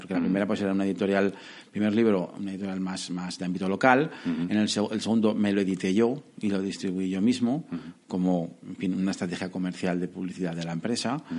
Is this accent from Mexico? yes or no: no; Zaragoza, Aragon, Spain; yo soy un tipo que nació y que vive en Zaragoza. Soy aragonés, me considero aragonés por los cuatro costados. Mi padre es de Huesca, mi madre es de Teruel y yo soy de Zaragoza